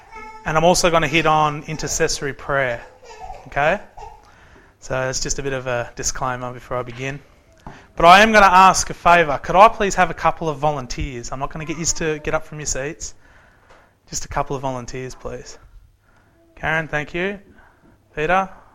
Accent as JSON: {"language": "English", "town": "Swan Hill", "region": "Victoria", "country": "Australia", "tie": "born or raised there", "also_born_or_lived": "Maryborough, Australia", "said": "I was raised, I was born in Swan Hill, and I was raised there for about"}